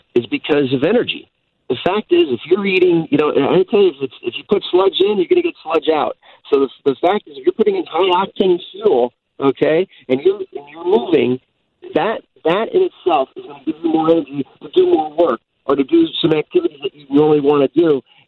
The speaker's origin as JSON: {"language": "English", "town": "Cleveland", "region": "Ohio", "country": "United States", "said": "I'm from Cleveland. I roll up my sleeves just like the people from Chicago."}